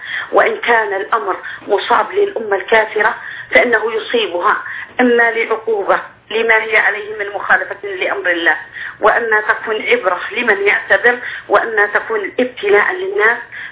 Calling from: Bahrain; والإحداث اللي حدثت عندنا في البحرين

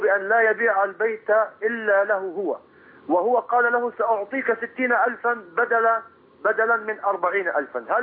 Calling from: Jordan; من الأردن

